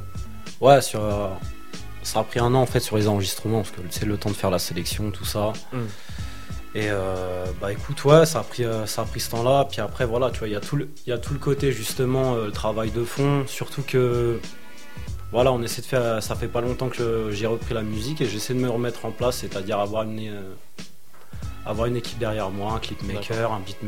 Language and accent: French; Hauts-de-France, France; now in Paris, France; Alors moi, je suis originaire du 6-0. C'est là où j'ai grandi.